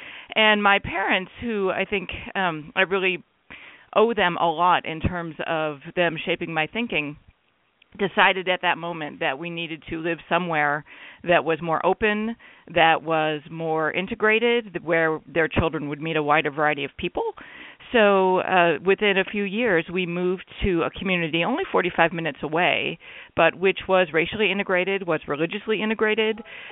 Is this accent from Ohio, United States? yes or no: yes; Cleveland, Ohio, United States; I'm from Northeast Ohio, was raised in the suburbs of Cleveland.